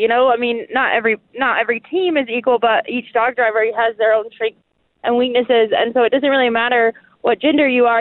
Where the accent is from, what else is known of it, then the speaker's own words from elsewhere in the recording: Wyoming, United States; I'm from Bonneret, Wyoming.